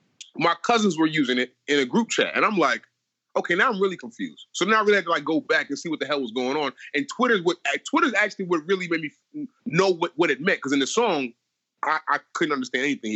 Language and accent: English; Ghana; I'm Ghanaian. I do not understand how people are into them shits.